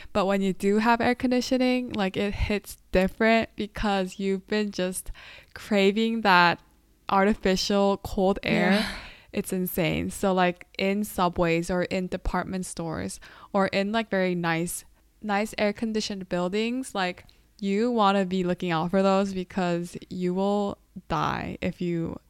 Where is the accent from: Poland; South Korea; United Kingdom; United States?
South Korea; I was so used to seeing like babies bundled up all year round because I grew up in Korea.